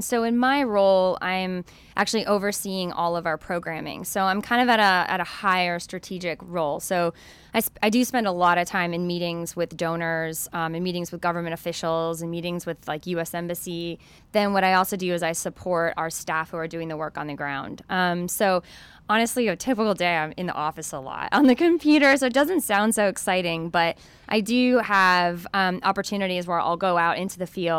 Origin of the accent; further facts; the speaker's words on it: Winter Park, Florida, United States; I grew up in Winter Park, Florida, so in the Orlando area.